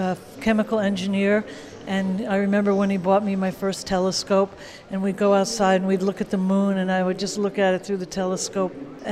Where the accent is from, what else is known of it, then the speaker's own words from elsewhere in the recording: New York, United States; I grew up in New York, and I loved going to the Hayden Planetarium.